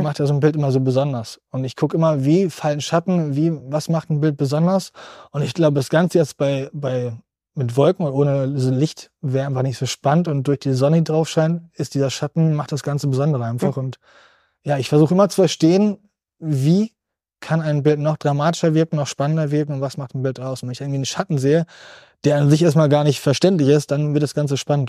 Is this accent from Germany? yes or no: yes; Bielefeld, North Rhine-Westphalia, Germany; ich bin ein Bielefelder